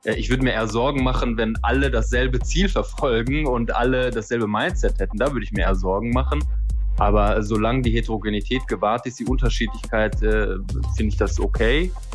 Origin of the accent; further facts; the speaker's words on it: Cologne, North Rhine-Westphalia, Germany; Ich komme aus Köln.